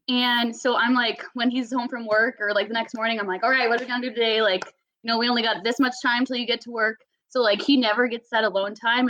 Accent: Iowa, United States; I'm from Iowa.

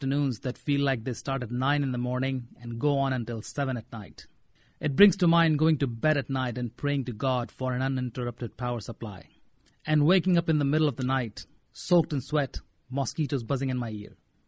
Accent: Lucknow, Uttar Pradesh, India; Then I look at the weather in Lucknow, my hometown.

